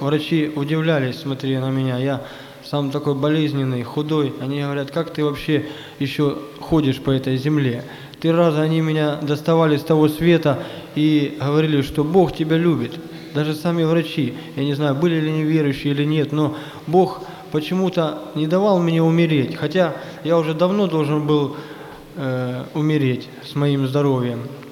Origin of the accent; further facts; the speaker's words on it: Mykolaiv, Mykolaiv Oblast, Ukraine; Я сам с Украины, города Николаева. Это на побережье Черного моря.